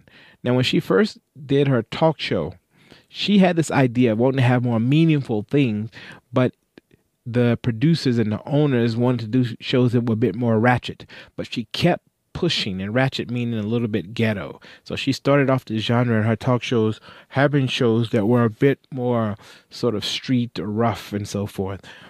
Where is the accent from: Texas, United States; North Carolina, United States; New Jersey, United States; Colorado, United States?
North Carolina, United States; all the factories where I grew up in North Carolina had moved overseas.